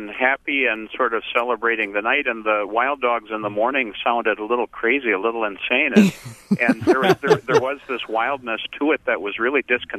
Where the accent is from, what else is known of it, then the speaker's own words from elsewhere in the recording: Minnesota, United States; I'm from Minnesota. We're very proud of our public radio in Minnesota